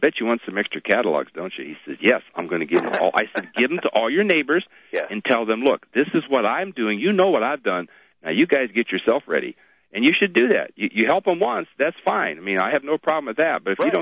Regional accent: Ohio, United States; I came from the Midwest. I came from Ohio. We had snow out there.

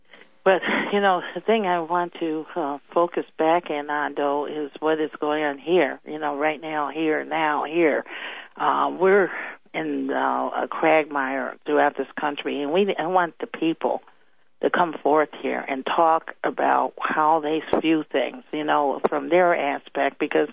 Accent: United States; I'm African American, as you know, and I'm very disgusted, to be honest with you

